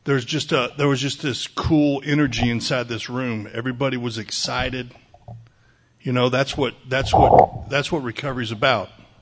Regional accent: Dallas, Texas, United States; My story's the same. I grew up in Dallas.

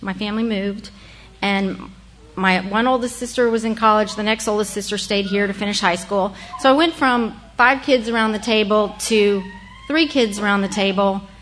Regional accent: Austin, Texas, United States; born there; I was born here in Austin, and I was the youngest of five kids.

